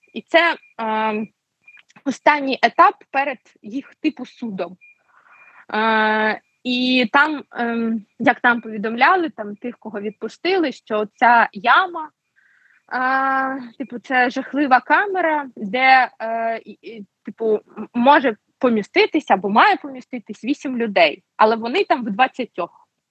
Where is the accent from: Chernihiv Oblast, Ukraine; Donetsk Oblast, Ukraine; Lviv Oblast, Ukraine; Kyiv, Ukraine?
Donetsk Oblast, Ukraine; Mariupol; Ну, ми самі з Маріуполя.